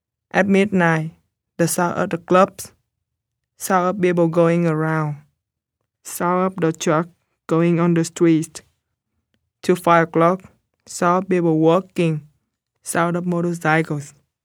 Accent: Vietnam; I'm from Vietnam.

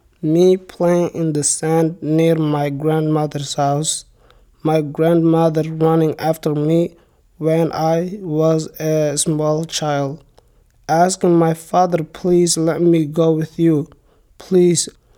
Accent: Somalia; I'm from Somalia.

